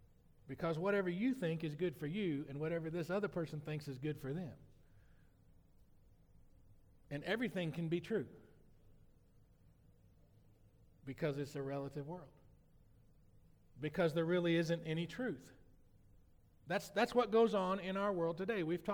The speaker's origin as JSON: {"language": "English", "region": "Indiana", "country": "United States", "tie": "born or raised there", "also_born_or_lived": "Tennessee / Alabama", "said": "I lived in a little small town and growing up in Indiana, by way of Tennessee and Alabama, just moving around."}